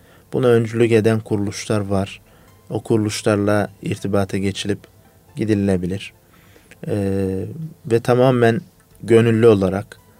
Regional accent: Osmaniye, Turkey; Ben Osmaniyeliyim. Suriye sınırına yakın bir bölgeyiz nihayetinde.

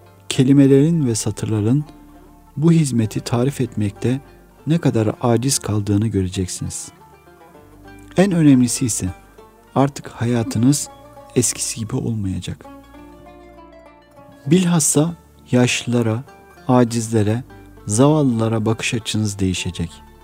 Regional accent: Domaniç, Kütahya, Turkey; Osmanlı yaylası Domaniç'te büyüdük ve oralarda insanların yaşlısına değer verdiğini

